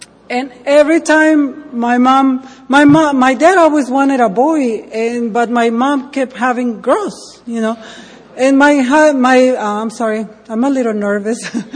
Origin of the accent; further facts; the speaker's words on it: Ensenada, Baja California, Mexico; accent: Mexican; English is a second language; now in United States; I am from Mexico, so that's where my heavy accent comes from. I've been in the U.S. for many, many years, and my accent doesn't go away.